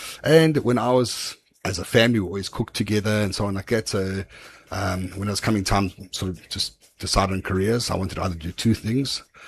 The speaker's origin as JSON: {"language": "English", "town": "Shangweni", "country": "Eswatini", "tie": "born or raised there", "said": "Okay, so I grew up in Shangweni. So literally right next door to the Shangweni Farmers Market is where I lived."}